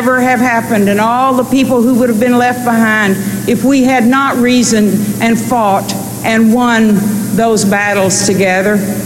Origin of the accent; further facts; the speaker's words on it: Texas, United States; And I couldn't be prouder, both as a Texan and as a Democrat